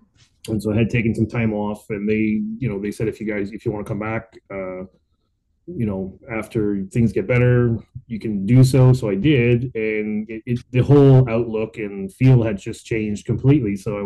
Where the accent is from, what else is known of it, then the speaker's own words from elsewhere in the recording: Montreal, Quebec, Canada; now in Ottawa, Canada; I was originally born and raised in Montreal. I moved to Ottawa in 1999.